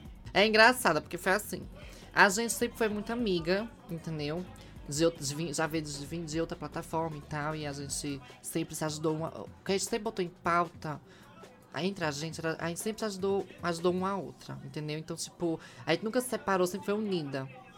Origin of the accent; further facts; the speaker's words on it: Caruaru, Pernambuco, Brazil; also born or lived in Recife; Porque lá onde eu morava, que eu sou de Caruaru, Pernambuco, morei um tempo em Recife depois e tal.